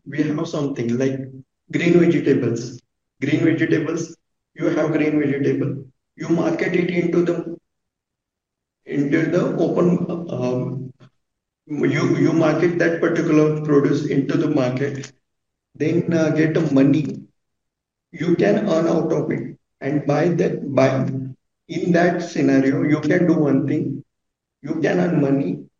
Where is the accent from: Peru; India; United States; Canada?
India; I'm located in India. I'm from India.